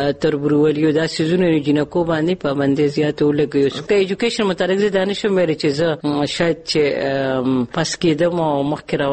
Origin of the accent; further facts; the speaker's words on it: Khyber Pakhtunkhwa, Pakistan; زه په 1955 سم کې پیدا شوم او زمونږ کلی بغداد دی. زما پلار نوم … دی. خدای دې وبخي. هغه خدای خدمتگار او د مردان ضلع صدر